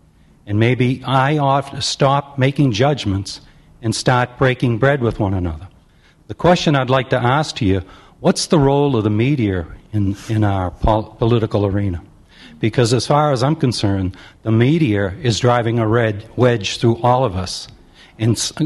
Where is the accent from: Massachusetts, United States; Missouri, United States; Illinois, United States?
Massachusetts, United States; Braintree; I'm from Braintree, Mass.